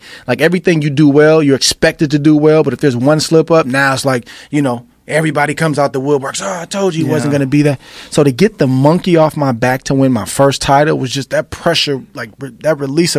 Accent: Oakland, California, United States; And it was in my hometown. Like, the same arena, Oracle Arena, where the Warriors had played for many, many years.

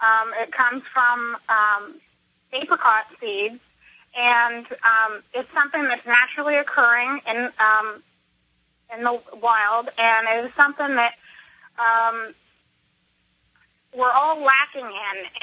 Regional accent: Florida, United States; from Southeast Florida, close to the Palm Beaches.

